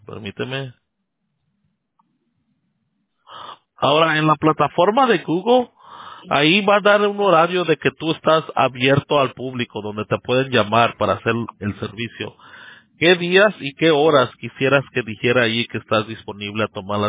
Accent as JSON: {"language": "Spanish", "country": "United States", "tie": "born there", "said": "Yo soy mexicano. Pues yo soy nacido acá en Estados Unidos, pero mis papás son mexicanos"}